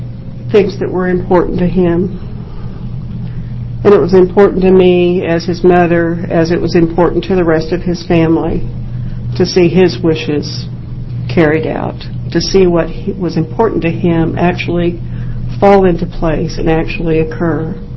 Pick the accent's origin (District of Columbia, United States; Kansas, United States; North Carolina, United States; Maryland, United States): Kansas, United States; I'm here from Kansas, but I'm here as an Oregon donor mom.